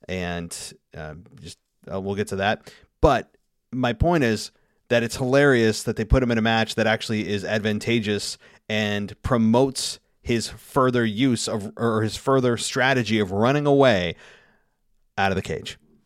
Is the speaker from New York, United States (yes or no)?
yes; Albany, New York, United States; And again, guys, this is my hometown.